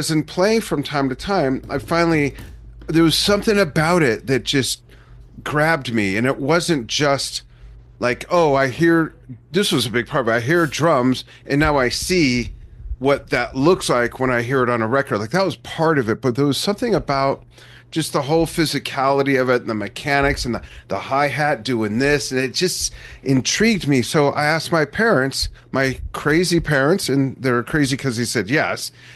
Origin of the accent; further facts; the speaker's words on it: Los Angeles, California, United States; and I grew up in Los Angeles, music distribution was different on the airwaves.